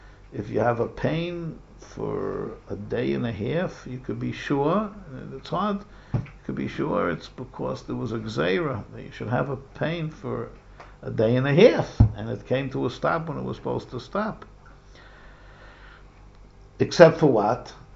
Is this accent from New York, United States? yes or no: yes; New York, United States; I grew up in New York, you know, we had the Daily News and the New York Post.